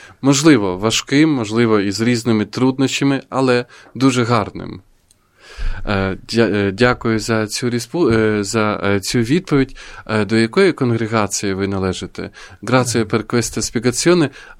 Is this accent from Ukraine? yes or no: no; Verona, Veneto, Italy; і народилася вона в Вероні, моєму рідному місті